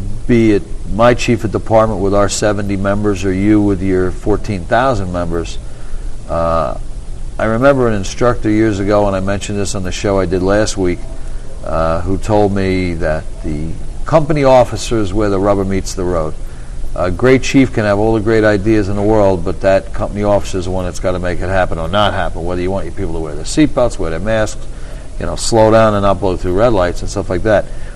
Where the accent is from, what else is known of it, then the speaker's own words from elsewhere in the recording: New York, United States; When I was growing up in Long Island, it almost seems like there was a wall around the city.